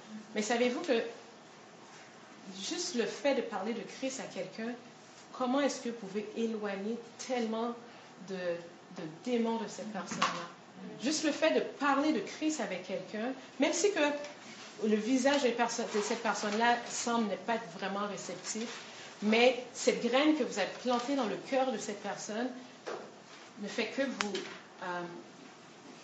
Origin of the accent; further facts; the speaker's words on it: Quebec, Canada; ah oui, oui, je suis Québécois, oui, je suis Québécois.